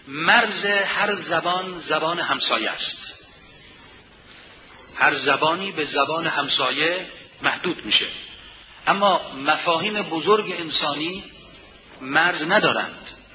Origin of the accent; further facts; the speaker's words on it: Khorasan, Iran; born there; قدمتش به قرن 8 میلادی و به سرزمینی که من در اون زاده شدم، یعنی خراسان، برمیگرده